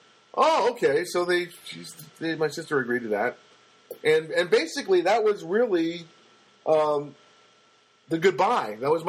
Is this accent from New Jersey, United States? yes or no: yes; New Jersey, United States; Now, we're not from Michigan, we're from Jersey